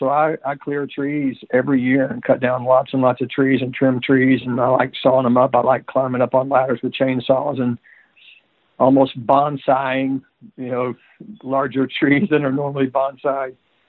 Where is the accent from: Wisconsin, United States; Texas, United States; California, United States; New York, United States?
Texas, United States; Tyler; I grew up in Tyler, Texas, which is about 90 miles east of Dallas